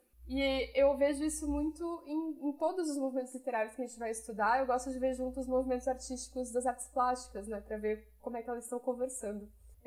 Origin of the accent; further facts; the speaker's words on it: Porto Alegre, Rio Grande do Sul, Brazil; born there; porque ela marcou muito a história de Porto Alegre, e principalmente a história de onde eu nasci, enfim, ali na periferia.